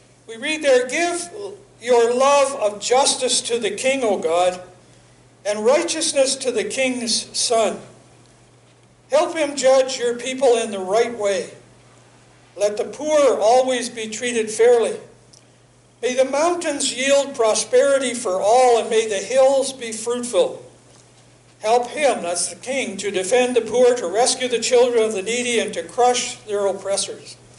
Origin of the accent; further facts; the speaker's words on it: Canada; here's my personal but somewhat shorter observation about being a Canadian.